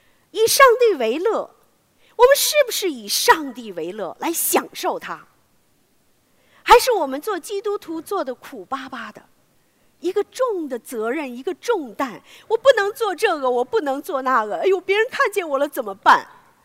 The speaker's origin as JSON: {"language": "Chinese", "country": "China", "said": "是不是我们中国人的一个背景，我们的文化？"}